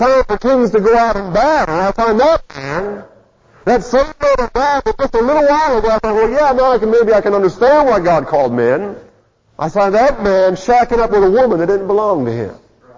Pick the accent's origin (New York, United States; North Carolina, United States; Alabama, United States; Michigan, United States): Michigan, United States; Now, I'm from Michigan. And I never fished on Lake Michigan or Lake Erie. All my fishing was done in little lakes.